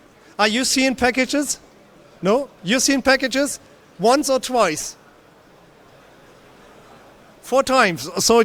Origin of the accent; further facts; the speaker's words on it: Bremen, Germany; English is a second language; I'm from Bremen, and you probably find me around there.